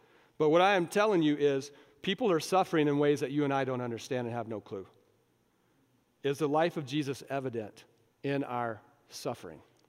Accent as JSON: {"language": "English", "country": "United States", "said": "I'm just telling you, as an American believer, that made no sense to me, because I'm an American believer."}